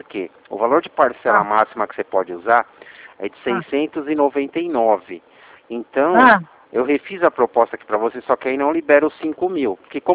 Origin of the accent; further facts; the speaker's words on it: São Paulo, Brazil; eu sou de São Paulo, né?